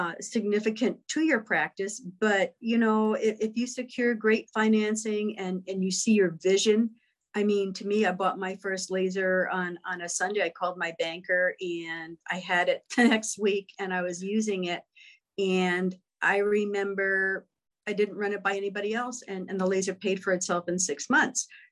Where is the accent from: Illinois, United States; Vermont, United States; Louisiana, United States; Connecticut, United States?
Connecticut, United States; I'm a dentist here in Southeastern Connecticut. I am originally from Connecticut.